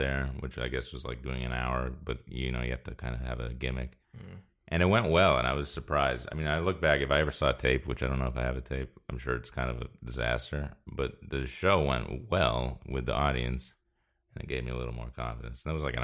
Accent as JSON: {"language": "English", "region": "East Coast", "country": "United States", "said": "I'm from the East Coast. It's just, it made more sense."}